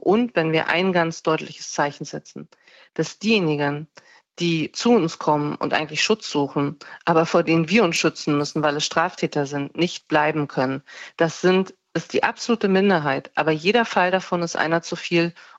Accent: East Germany, Germany; Als Ostdeutsche kann ich nur sagen

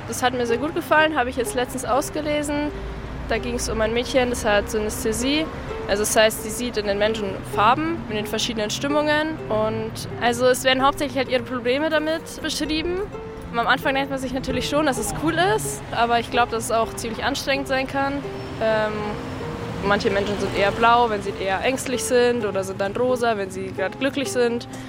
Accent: Pfaffenhofen, Bavaria, Germany; ich komme aus Pfaffenhofen

